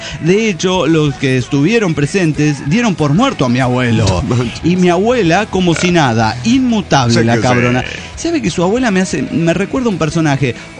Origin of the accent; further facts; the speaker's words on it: León, Guanajuato, Mexico; cuando vivía en León, es mi tierra, que extraño un chingo. Iba por las calles de mi ciudad natal